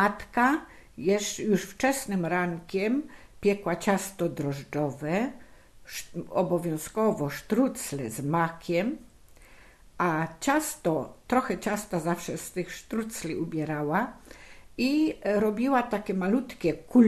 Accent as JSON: {"language": "Polish", "region": "Silesian Voivodeship", "country": "Poland", "said": "No i tradycyjna mączka, taka słodko-kwaśna u nas na Śląsku, obowiązkowo z pasternakiem, z warzywami, z suszonymi owocami."}